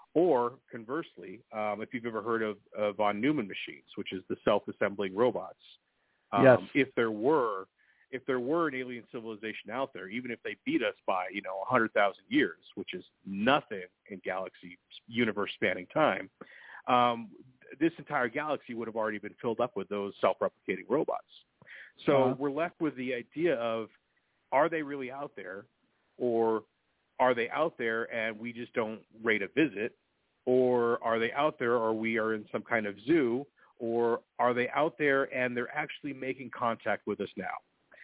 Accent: Big Bear, California, United States; my hometown of Big Bear, California. It's kind of a ski resort-esque, you know, away from it all type of town.

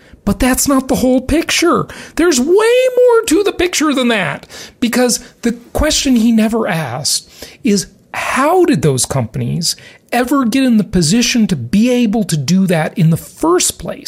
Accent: Los Angeles, California, United States; born or raised there

